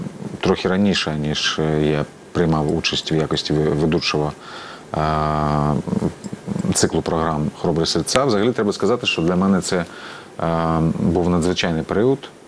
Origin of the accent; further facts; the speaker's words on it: Crimea, Ukraine; підтримує окупацію Криму, моєї малої батьківщини